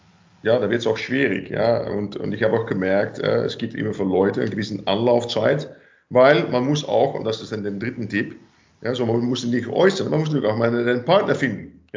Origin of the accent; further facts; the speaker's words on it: Netherlands; German is a second language; ich komme aus Holland, by the way, da gibt es unglaublich viel Zeit, Teilzeit